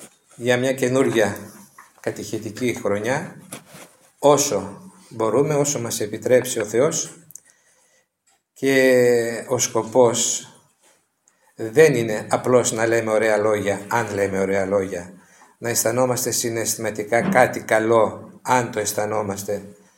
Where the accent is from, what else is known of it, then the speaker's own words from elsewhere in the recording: Greece; born there; γεννηθήκαμε εδώ στην Ελλάδα και είμαστε χριστιανοί ορθόδοξοι.